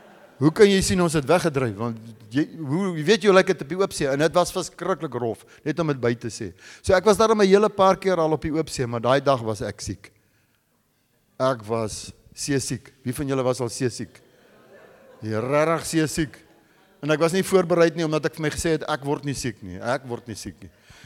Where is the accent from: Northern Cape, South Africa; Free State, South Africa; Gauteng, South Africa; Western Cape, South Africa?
Free State, South Africa; Nou ek is eintlik 'n Vrystater, wat weet ek van diepsee af, jy hoor.